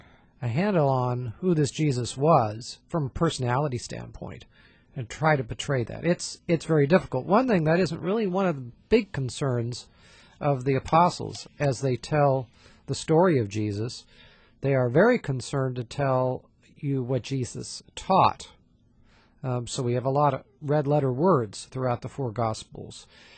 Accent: California, United States; I grew up in West Coast, California.

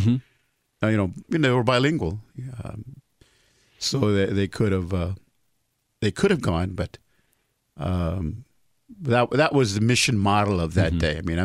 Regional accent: Brownsville, Texas, United States; born there; Well, I was born in Brownsville, Texas, which is down on the border.

